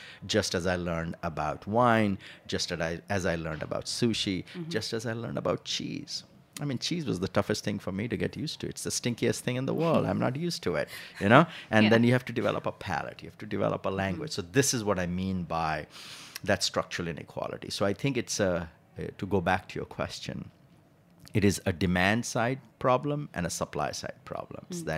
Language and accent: English; eastern India, India; Because I come from Eastern India, which is a rice and fish culture